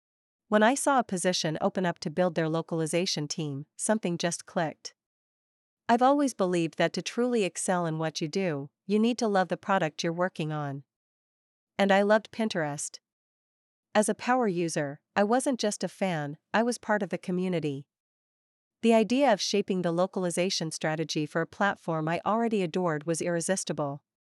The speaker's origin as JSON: {"language": "English", "country": "Italy", "tie": "born or raised there", "said": "Growing up in Italy, I learned that a short flight could transport you to an entirely different world."}